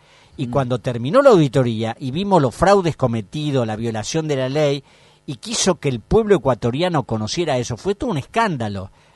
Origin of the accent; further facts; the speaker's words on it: Argentina; yo como buen cholulo argentino